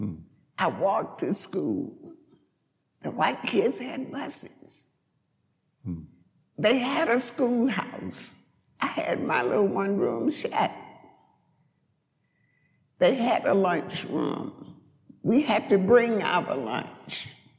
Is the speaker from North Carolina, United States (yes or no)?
no; Georgia, United States; I was born and raised in Greene County, Georgia. Most of you probably have never heard of it, but it's just east of here with the famous Lake Oconee now.